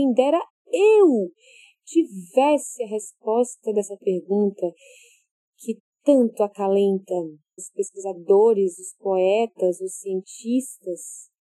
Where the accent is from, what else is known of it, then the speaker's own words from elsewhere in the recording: Natal, Rio Grande do Norte, Brazil; born there; Então eu sou potiguar, porque nasci em Natal.